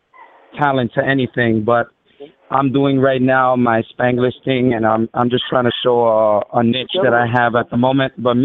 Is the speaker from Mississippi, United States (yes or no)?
no; Bronx, New York, United States; Well, to be honest, I've had the love of music all my life, especially growing up in Bronx, New York.